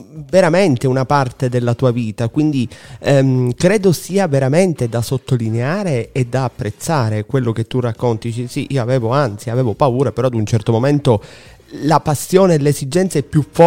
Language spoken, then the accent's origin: Italian; Sicily, Italy; ti parlo da musicista, da cantautore del sud, ancor prima che da speaker, da siciliano